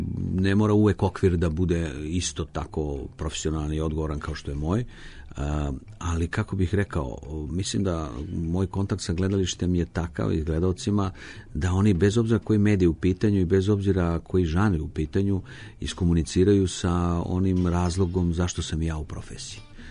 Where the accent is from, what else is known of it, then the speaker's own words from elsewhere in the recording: Serbia; smo nacionalno opredeljeni kao Srbi